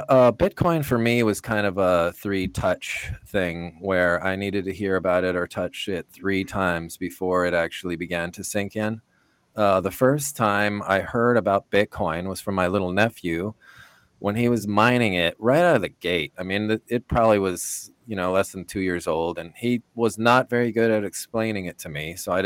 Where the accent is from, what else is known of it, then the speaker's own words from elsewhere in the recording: British Columbia, Canada; now in United States; So I moved down here from Canada to attend Simpson. And British Columbia, Northern British Columbia.